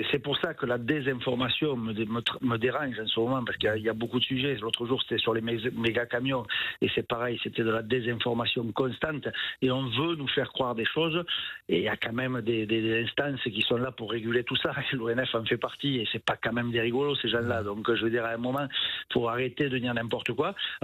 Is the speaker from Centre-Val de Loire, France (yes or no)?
no; Occitanie, France; chez nous, dans le Tarn, on commence à mettre du pin maritime